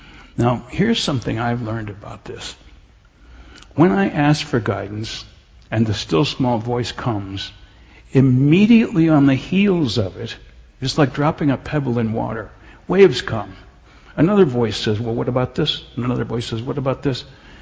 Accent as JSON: {"language": "English", "region": "Midwest", "country": "United States", "tie": "born or raised there", "also_born_or_lived": "Canada / Northeast", "said": "I grew up in the Midwest. I used to live in Canada. I've lived in the Northeast."}